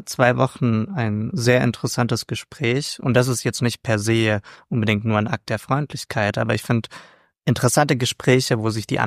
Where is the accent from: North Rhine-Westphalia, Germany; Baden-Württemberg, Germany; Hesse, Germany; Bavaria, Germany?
Baden-Württemberg, Germany; ich komme aus der Nähe von Stuttgart, da haben wir nicht die Wiesen, sondern den Wasen.